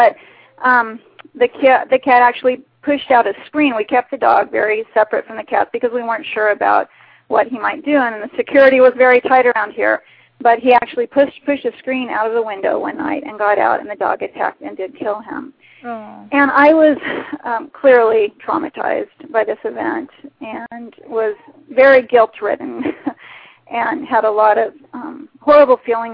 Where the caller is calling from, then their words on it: Seattle, Washington, United States; I'm calling from Seattle area.